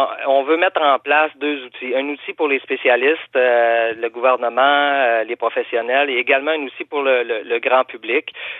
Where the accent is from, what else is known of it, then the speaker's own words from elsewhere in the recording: Quebec, Canada; Moi, je viens de Vaudreuil-Soulanges, donc il y a la ville de Rigaud qui est fortement touchée.